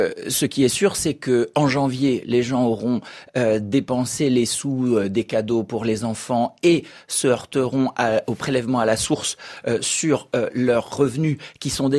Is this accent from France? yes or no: yes; Beaumont-sur-Oise, Île-de-France, France; vous avez dit que je venais de Beaumont-sur-Oise, on vient de nous annoncer la semaine dernière la fermeture de notre hôpital.